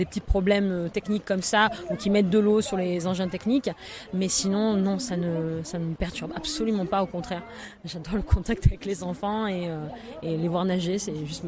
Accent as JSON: {"language": "French", "town": "Marseille", "region": "Provence-Alpes-Côte d'Azur", "country": "France", "said": "Nous venons de Marseille, du quartier de la Belle de Mai."}